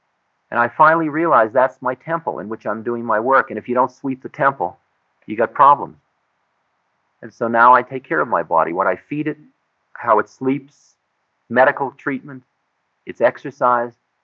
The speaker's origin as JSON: {"language": "English", "country": "United States", "said": "And they see me come in with this important official, and I'm an American."}